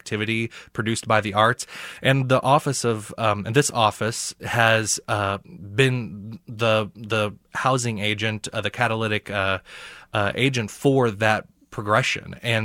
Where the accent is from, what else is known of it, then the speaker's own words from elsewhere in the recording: Missouri, United States; I'm from Southwest Missouri. That's why I say Missouri.